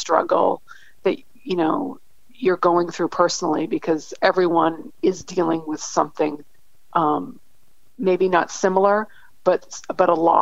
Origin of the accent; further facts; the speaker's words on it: Lakeville, Massachusetts, United States; So I grew up in Lakeville, Massachusetts. It's a tiny town between 40 minutes south of Boston.